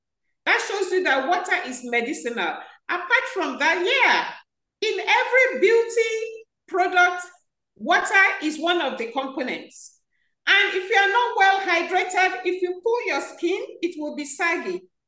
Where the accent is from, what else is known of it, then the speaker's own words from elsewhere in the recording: Lagos, Nigeria; moved away as an adult; now in United States; Okay, I'm from Nigeria, Lagos State, from Nigeria. I emigrated with my family to the U.S. in the late 90s, and I've been here.